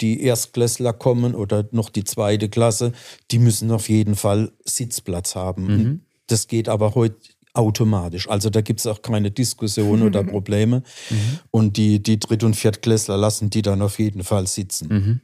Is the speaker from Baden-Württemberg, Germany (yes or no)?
no; Speyer, Rhineland-Palatinate, Germany; ich bin ja in Speyer geboren und musste auch aus der Altstadt hinten am Dom vorbei, ins Gymnasium später.